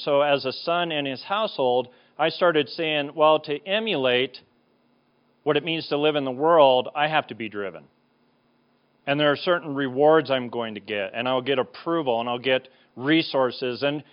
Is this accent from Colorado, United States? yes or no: yes; Colorado, United States; I was raised here in Colorado